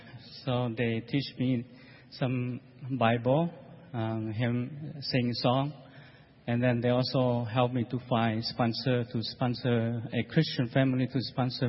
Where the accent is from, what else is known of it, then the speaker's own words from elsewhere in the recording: Laos; We are from Laos, but we are Hmong, from the mountain of Laos.